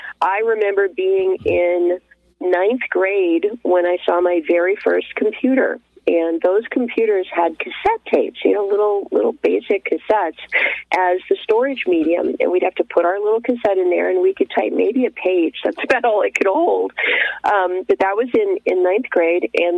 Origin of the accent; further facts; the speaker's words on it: Los Angeles, California, United States; And as I grew up, we moved to California, and I grew up in Los Angeles